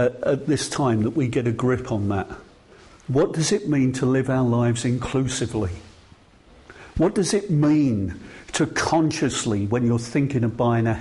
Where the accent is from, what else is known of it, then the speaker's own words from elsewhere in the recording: Dagenham, London, United Kingdom; My hometown, Dagenham, was one of those which was 68 for Leave.